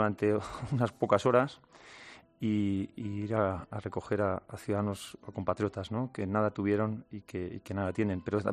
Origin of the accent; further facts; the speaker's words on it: Spain; como español así lo puedo decir